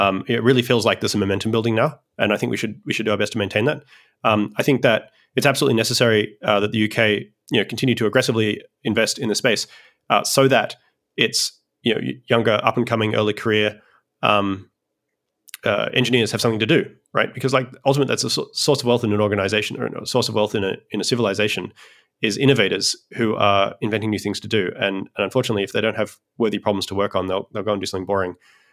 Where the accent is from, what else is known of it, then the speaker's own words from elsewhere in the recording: Australia; now in United States; I'm an Australian originally who migrated to the United States.